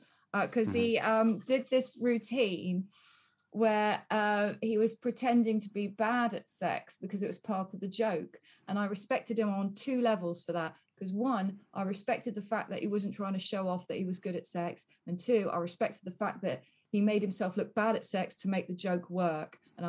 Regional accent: South West England, United Kingdom; Because I grew up near Yeovil.

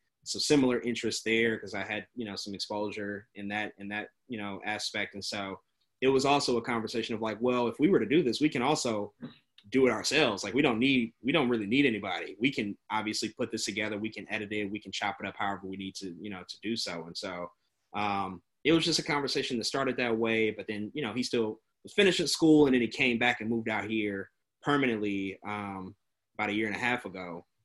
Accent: St. Louis, Missouri, United States; Like I'm from St. Louis, born and raised.

